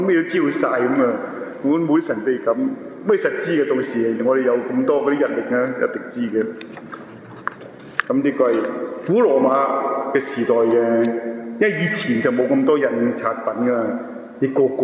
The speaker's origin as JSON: {"language": "Cantonese", "country": "China", "said": "其實我哋好多時候都有感覺，我係中國人，我細個時候接觸咧冚唪唥咧。"}